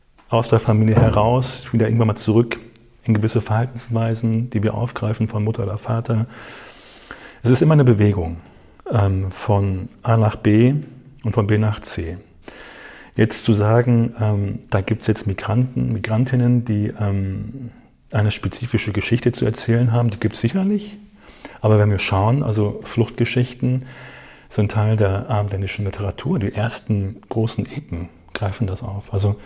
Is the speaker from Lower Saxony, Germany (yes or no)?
no; Minden, North Rhine-Westphalia, Germany; born there; ich bin in Minden geboren, ich bin nicht irgendwo migriert, also im besten Fall meine Eltern.